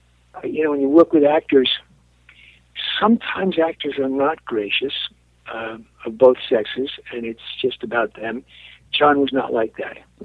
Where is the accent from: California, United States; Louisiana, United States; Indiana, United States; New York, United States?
New York, United States; Brooklyn; You know, I'm a kid from Brooklyn, and there wasn't a hell of a lot of adventure there.